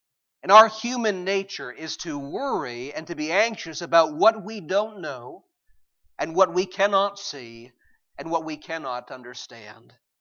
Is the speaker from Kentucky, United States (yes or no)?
no; Maine, United States; I'm from Maine, amen?